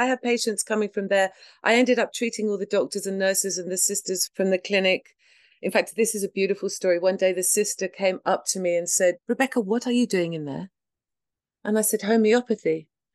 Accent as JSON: {"language": "English", "country": "United Kingdom", "said": "I'm British."}